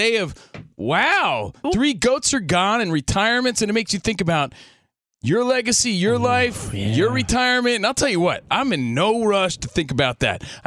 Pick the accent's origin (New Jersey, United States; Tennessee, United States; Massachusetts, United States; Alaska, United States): New Jersey, United States; I'll be the Taylor Ham of radio because I'm from Jersey.